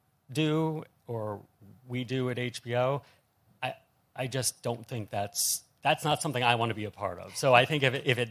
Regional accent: Bethlehem, Pennsylvania, United States; remember, I grew up in Bethlehem, Pennsylvania, which is a steel town

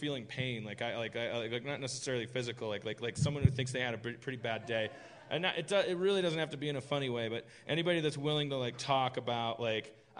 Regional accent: Wisconsin, United States; because I want to hear about this Wisconsin thing because I keep hearing about it. It's my home state.

